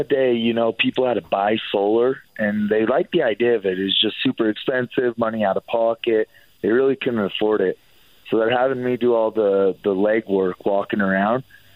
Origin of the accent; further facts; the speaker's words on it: Utah, United States; No, I'm actually Mormon from Utah, so...